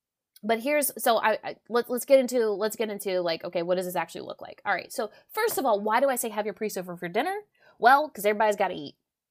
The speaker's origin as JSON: {"language": "English", "region": "Louisiana", "country": "United States", "said": "Like I'm Cajun French, he's French."}